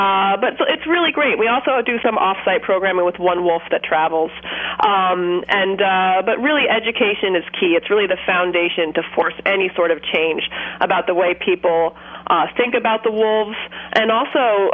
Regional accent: New York City, New York, United States; So we really kind of want to introduce the Northeast to New Yorkers, and I'm a New Yorker

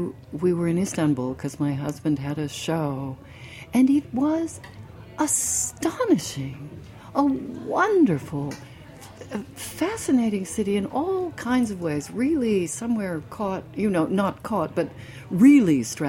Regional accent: San Francisco, California, United States; I'm from San Francisco, and so it reminds you of San Francisco because it's built on hills up

